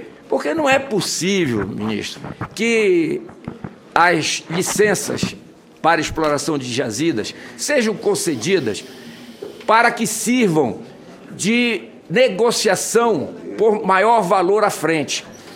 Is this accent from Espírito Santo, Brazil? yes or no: no; Pará, Brazil; como amazônida e como paraense